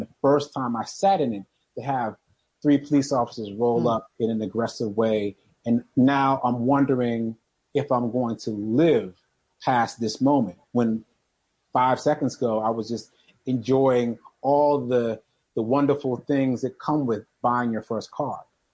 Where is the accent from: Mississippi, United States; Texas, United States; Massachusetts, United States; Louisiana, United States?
Massachusetts, United States; Boston; I was born and raised in Boston, and I was out with my brother, my older brother.